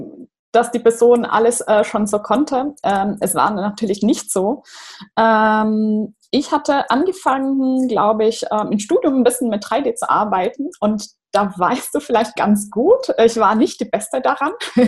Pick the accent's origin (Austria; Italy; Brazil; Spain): Brazil; German is a second language; moved away as an adult; now in Germany; ich bin Brasilianerin, deshalb hängt auch das Plakat von Rio da oben. bin seit 10 Jahren in Deutschland